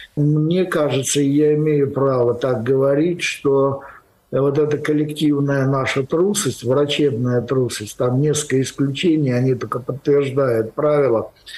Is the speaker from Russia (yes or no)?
yes; Russia; потому что я россиянин, и на мне стоит эта печать